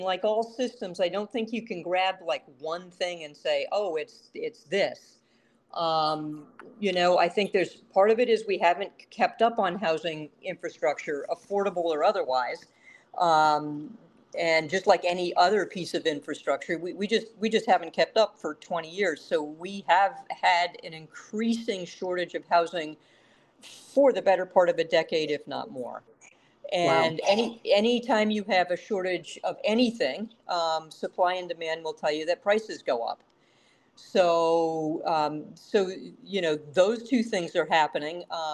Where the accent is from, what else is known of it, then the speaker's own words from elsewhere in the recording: Winooski, Vermont, United States; I was born and raised in Winooski and have lived here all my life.